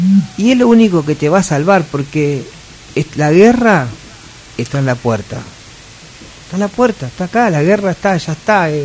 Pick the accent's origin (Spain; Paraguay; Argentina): Argentina; porque somos argentinos y porque no somos ni Chile ni China ni Estados Unidos ni Venezuela ni Cuba, somos Argentina